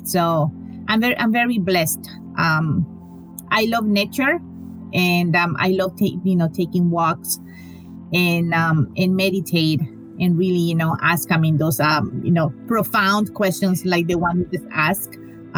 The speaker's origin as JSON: {"language": "English", "region": "Choluteca", "country": "Honduras", "tie": "born or raised there", "moved": "yes", "lives_now": "United States", "said": "So I was born in Choluteca, Honduras. We don't really hear much of the Central American immigration, but I came with my family to the U.S. in 1996, and I was 20 years old."}